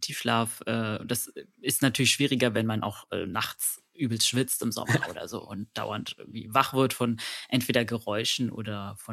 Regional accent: Berlin, Germany; also hätte ich jetzt sogar selber als Berliner nicht gedacht, dass Berlin die beste Stadt zum Laufen ist

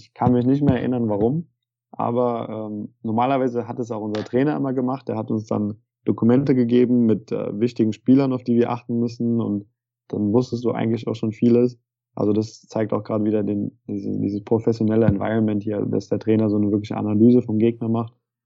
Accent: Frankfurt, Hesse, Germany; Ja, haben sie mich gefragt, woher ich komme, und habe gesagt, aus Frankfurt.

